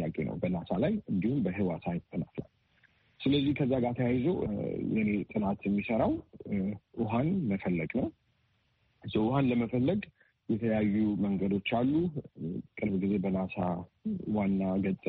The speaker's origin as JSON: {"language": "Amharic", "region": "Addis Ababa", "country": "Ethiopia", "tie": "born or raised there", "said": "አዲስ አበባ ነው ተወልጄ ያደግኩት። ተማርኩትም እንዲሁም የመጀመሪያ ደረጃ ትምህርት ቤቴን መካነ ኢየሱስ የሚባል የክርስቲያን ትምህርት ቤት እንዲሁም ሁለተኛ ደረጃ ትምህርቴን ፐብሊክ ትምህርት ቤት ሚኒሊክ የሚባል ትምህርት ቤት ነው የተማርኩት።"}